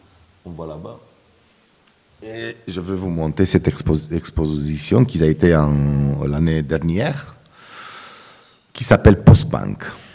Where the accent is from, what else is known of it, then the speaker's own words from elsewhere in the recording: Craiova, Dolj, Romania; born there; French is a second language; Je suis né à Craiova.